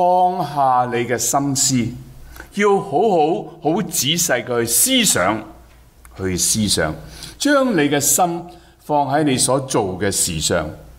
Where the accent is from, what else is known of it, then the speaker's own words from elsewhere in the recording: China; 如果你去欧洲行一行，我们中国人就是这样，辛苦一世打拼赚钱